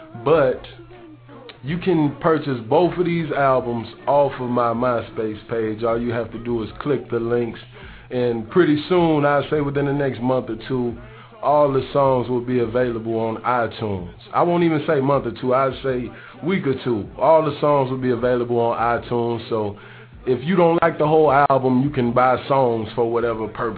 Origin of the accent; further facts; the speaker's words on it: Kankakee, Illinois, United States; That's a long story, but yes, I'm from Kankakee, Illinois, which was on David Letterman's show, and he called it the worst place to live in America.